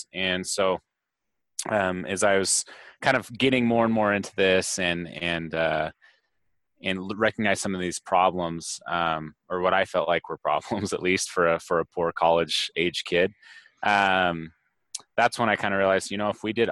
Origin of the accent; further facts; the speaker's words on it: Utah, United States; So I grew up in a really small town of about 7,000 people, and I just spent a lot of time outdoors. So I'm from Southern Utah, rural Utah.